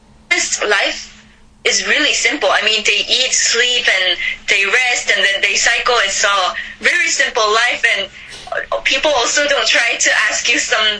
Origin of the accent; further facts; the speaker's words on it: South Korea; I'm from Korea.